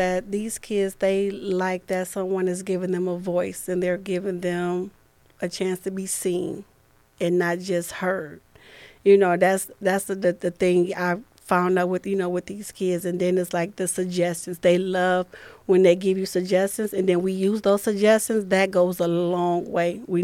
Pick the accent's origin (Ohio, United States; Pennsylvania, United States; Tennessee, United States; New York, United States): Ohio, United States; Toledo; I was born and raised in Toledo, Ohio. I'm a mom of three.